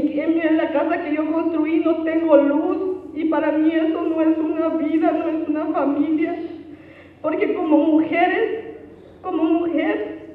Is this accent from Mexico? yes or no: yes; Bellavista del Norte, Mexico; soy originaria de Bellavista del Norte y estoy aquí para contarles un poquito de lo que hemos vivido.